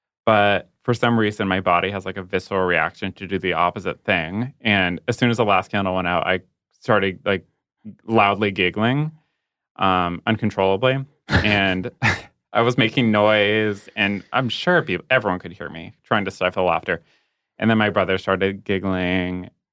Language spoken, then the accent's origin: English; Chicago, Illinois, United States; So I went … I'm from Chicago, and I guess I would probably say Silence of the Lambs.